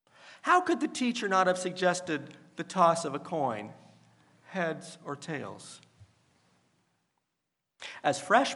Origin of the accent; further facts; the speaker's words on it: Indiana, United States; In 1975, in my high school in the middle of my home state of Indiana, I took first year Latin.